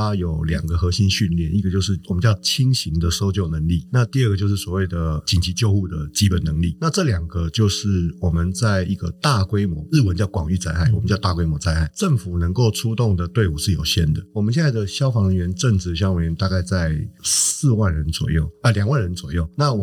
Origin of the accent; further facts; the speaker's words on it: Kaohsiung, Taiwan; 那因为我是高雄人，我住高雄